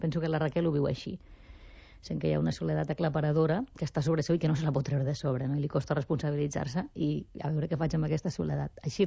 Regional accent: Valencia, Valencian Community, Spain; first language Spanish; Catalan is a second language; El castellà és la meva llengua materna, el que passa que el català és com la meva llengua formal. Jo vaig estudiar a l'institut a València en català, vaig estudiar les dues carreres que tinc en català

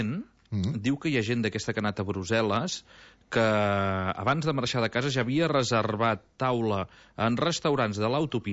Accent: Catalonia, Spain; sapigueu que hi som els catalans.

